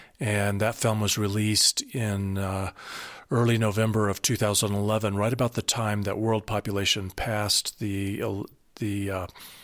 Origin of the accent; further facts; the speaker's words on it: Colorado Springs, Colorado, United States; the policies and goals of the town of Colorado Springs, where I was born and raised.